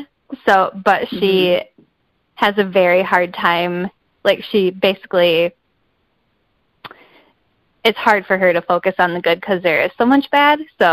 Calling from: Michigan, United States; I'm calling from Michigan, the central Michigan area.

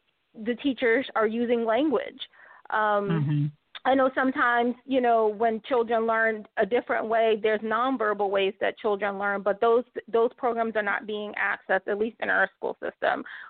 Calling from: Delaware, United States; I'm calling from Delaware, so not New York, although I'm a New Yorker at heart and forever.

